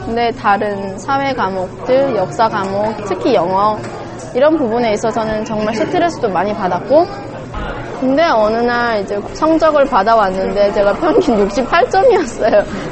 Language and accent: Korean; North Korea; now in South Korea; 학교에 들어가면 북한에서 왔다고 해서 왕따 당하진 않을까.